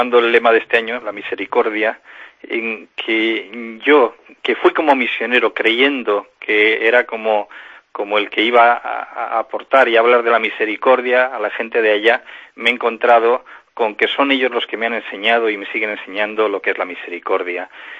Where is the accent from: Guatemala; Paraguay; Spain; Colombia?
Spain; Salamanca, Castile and León; como somos muchos los españoles salmantinos que estamos como misioneros fuera